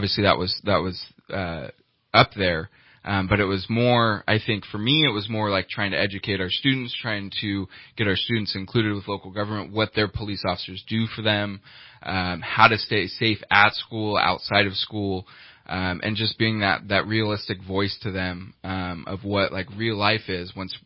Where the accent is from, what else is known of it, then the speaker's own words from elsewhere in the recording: California, United States; I was raised here in Shasta County.